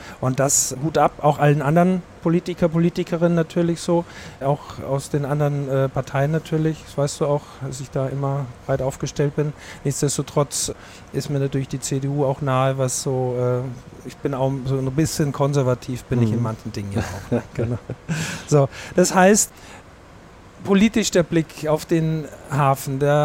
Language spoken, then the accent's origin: German; Austria; dass ich ja in Österreich geboren bin, ja, und immer noch Österreicher bin, auch mit meinem Reisepass natürlich.